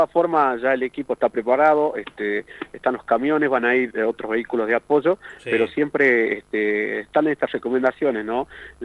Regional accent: Cafayate, Salta, Argentina; todos somos de acá, de Cafayate.

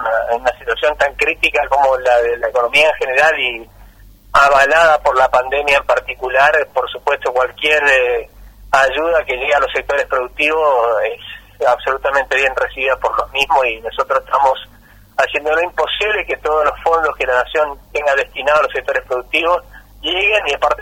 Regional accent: Corrientes, Argentina; yo soy originariamente correntino, así tengo particular interés en que todas las economías regionales, pero en particular las de mi provincia

